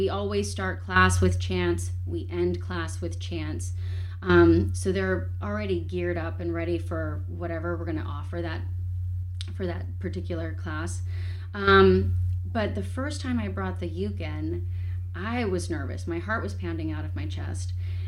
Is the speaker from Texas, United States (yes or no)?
yes; Austin, Texas, United States; I'm from Austin.